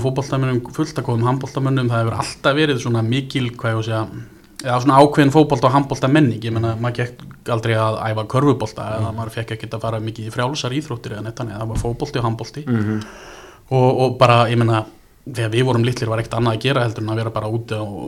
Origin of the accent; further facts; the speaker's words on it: Vestmannaeyjar, Southern Region, Iceland; frábært að alast upp í Vestmannum